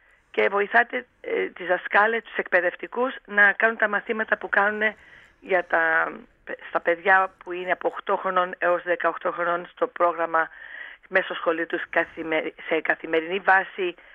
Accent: New York, United States; now in Greece; επειδή είμαι από τη Νέα Υόρκη και επειδή εκεί δουλεύουν οι νέοι και πάνε πανεπιστήμια

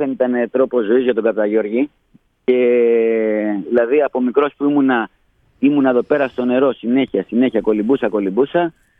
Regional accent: Athens, Attica, Greece; Εγώ γεννήθηκα Αθήνα και μεγάλωσα Κουκάκι, εκεί στην Ακρόπολη, Κουκάκι, εκεί στην περιοχή.

